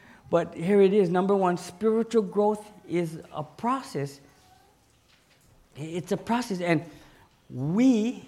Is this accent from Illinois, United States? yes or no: no; Hawaii, United States; I grew up on Oahu.